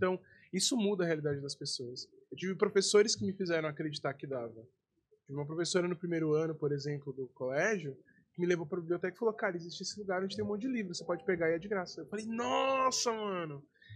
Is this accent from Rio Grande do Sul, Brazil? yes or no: no; São Paulo, Brazil; Eu sou de São Paulo, que nem eu falei pra vocês, né? Eu sou filho mais velho de 9 irmãos.